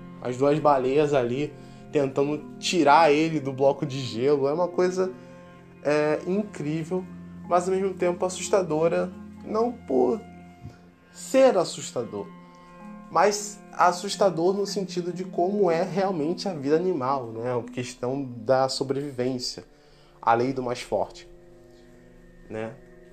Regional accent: Rio de Janeiro, Brazil; quando eu era pequeno, em Campo Grande, né, aqui no Rio de Janeiro

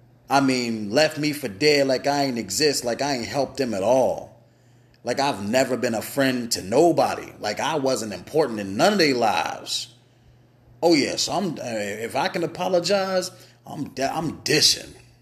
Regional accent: Pittsburgh, Pennsylvania, United States; I'm from Pittsburgh, PA.

